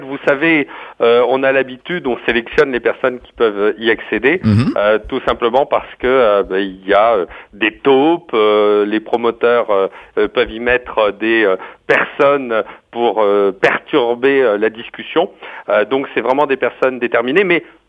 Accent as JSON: {"language": "French", "region": "Brittany", "country": "France", "said": "Je suis, moi, originaire de Bretagne. Ma femme est bretonne. Nous sommes des Côtes d'Armor."}